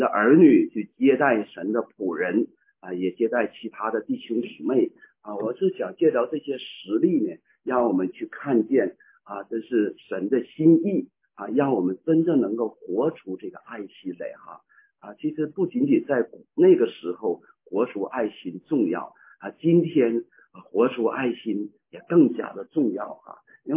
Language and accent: Chinese; China; moved away; 我们是从大陆来的啊，特别我们那个时代常常定性啊